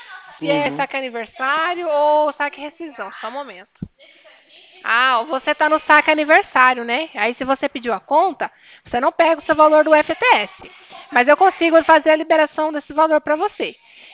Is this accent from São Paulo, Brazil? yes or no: no; Cornélio Procópio, Paraná, Brazil; Eu sou daqui da cidade de Cornélio Procópio, aqui no Paraná também.